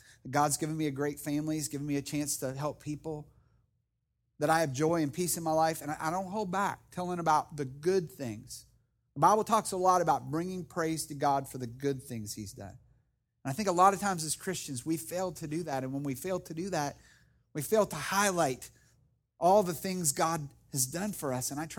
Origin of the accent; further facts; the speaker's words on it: West Virginia, United States; I talk about how I grew up in West Virginia, how I grew up in a very small town, very outdoors, how my dad was a pastor of a church